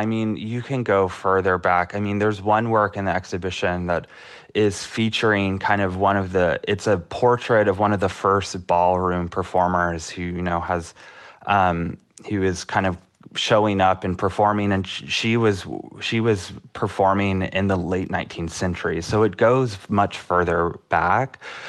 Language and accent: English; the South, United States; I'm from the South. I grew up, you know, in a relatively conservative part of the country.